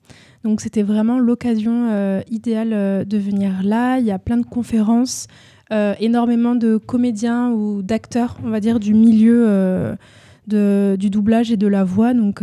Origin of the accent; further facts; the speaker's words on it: Toulouse, Occitanie, France; Toulouse.